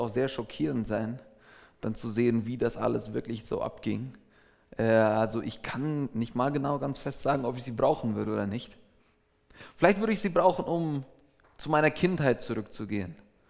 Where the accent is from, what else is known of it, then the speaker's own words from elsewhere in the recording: Paraguay; German is a second language; now in Switzerland; Ich komme aus Paraguay, aus Südamerika. Ich bin dort geboren und aufgewachsen.